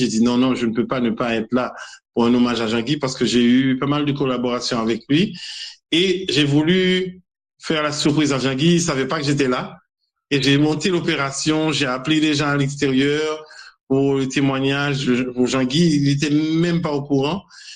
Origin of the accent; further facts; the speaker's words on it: Haiti; born there; moi je suis pas africain, c'est vrai, je suis né en Haïti